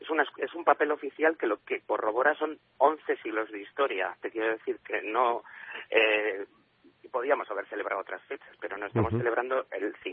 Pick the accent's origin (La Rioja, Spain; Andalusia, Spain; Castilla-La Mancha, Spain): La Rioja, Spain; una parte importante de nuestra identidad como pueblo riojano es la Virgen de Valvanera.